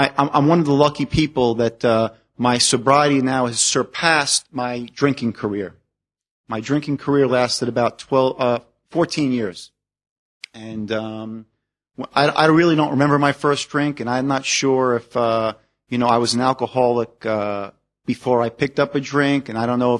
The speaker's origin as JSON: {"language": "English", "town": "Cliffside Park", "region": "New Jersey", "country": "United States", "tie": "born or raised there", "said": "I grew up in Cliffside Park, New Jersey, overlooking the Midtown Manhattan."}